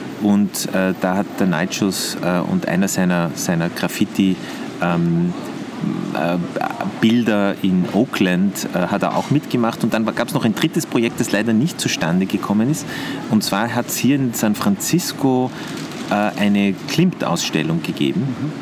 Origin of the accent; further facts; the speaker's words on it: Vienna, Austria; Und meine Familie ist sozusagen eine burgenländische Familie. Meine Eltern haben aber damals schon in Wien gewohnt. Und ich bin dann in Wien aufgewachsen, in die Schule gegangen. und habe auch studiert in Wien